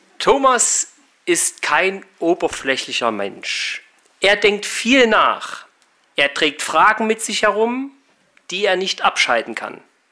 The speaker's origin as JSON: {"language": "German", "region": "Saxony", "country": "Germany", "tie": "born or raised there", "lives_now": "Monheim am Rhein, Germany", "said": "Ich bin ein gebürtiger Erzgebirgler, wohne seit 2017 in Monheim am Rhein, das ist bei Düsseldorf. Und bin seit Montag hier in Hagen"}